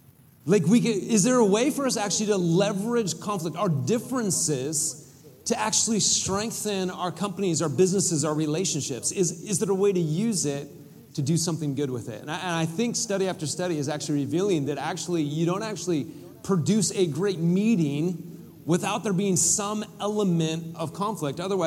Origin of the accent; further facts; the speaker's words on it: Kitsap, Washington, United States; So I grew up in Kitsap here, born and raised.